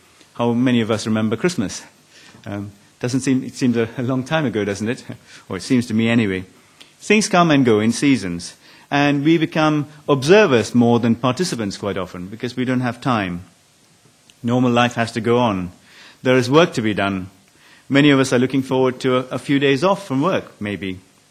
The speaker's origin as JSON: {"language": "English", "country": "India", "tie": "born or raised there", "said": "I remember growing up in India, where religion is always openly practiced."}